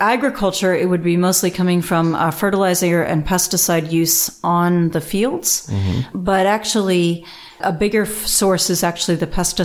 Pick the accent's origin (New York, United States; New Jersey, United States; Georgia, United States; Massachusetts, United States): New Jersey, United States; So I grew up in New Jersey, and we are well known for our Superfund sites.